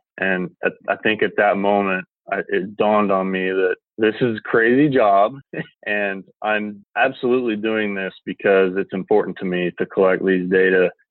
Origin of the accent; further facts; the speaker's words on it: Tulsa, Oklahoma, United States; So it's a pretty good place to be working with paddlefish in Oklahoma and getting to call my hometown of Tulsa my place of business as well.